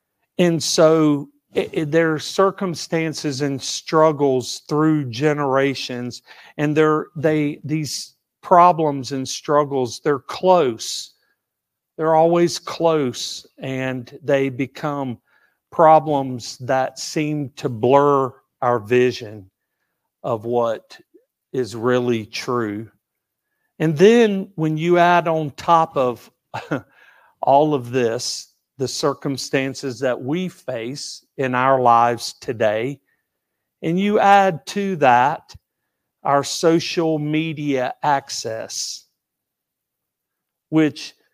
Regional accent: Tallahassee, Florida, United States; Because we were in Texas. We were in Fort Worth and living. And I said, I grew up in Tallahassee.

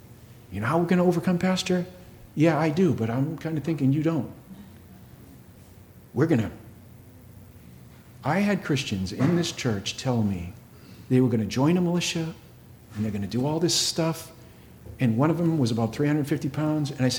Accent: Massachusetts, United States; I come from Massachusetts, one of the original 13 colonies

